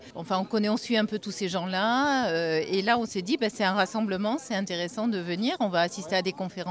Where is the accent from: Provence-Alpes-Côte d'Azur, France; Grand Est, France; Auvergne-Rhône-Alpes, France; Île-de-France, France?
Provence-Alpes-Côte d'Azur, France; Saint-Raphaël; Du Var, on vient de Saint-Raphaël.